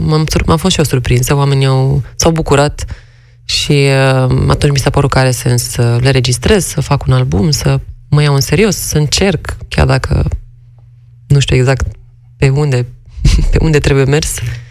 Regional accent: Curtea de Argeș, Argeș, Romania; now in Bucharest, Romania; Eu sunt din Curtea de Argeș.

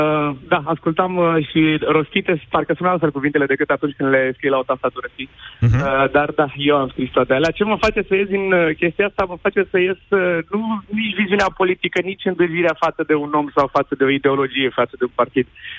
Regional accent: Galați, Galați County, Romania; Eu sunt un băiat din Galați, n-am avut conexiuni

